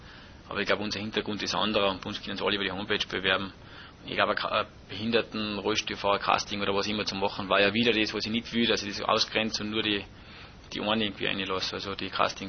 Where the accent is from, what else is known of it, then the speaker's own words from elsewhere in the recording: Salzburg, Austria; Ich bin im Salzburger Lungau aufgewachsen